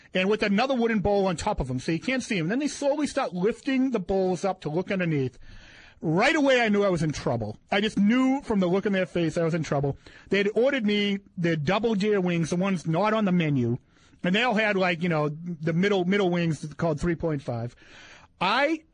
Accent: Boston, Massachusetts, United States; My new job at the paper, I'm from Boston.

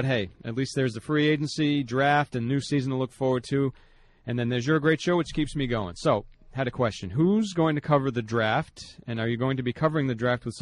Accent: Mumbai, Maharashtra, India; Since I'm from Bombay, India, I then went home for New Year's and Christmas

